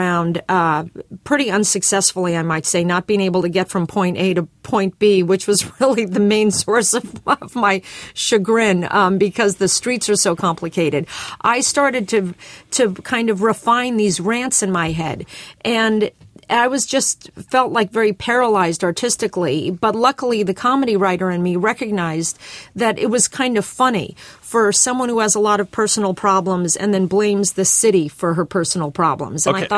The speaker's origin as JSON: {"language": "English", "town": "Los Angeles", "region": "California", "country": "United States", "said": "I come from Los Angeles where I recognized anybody in a Starbucks."}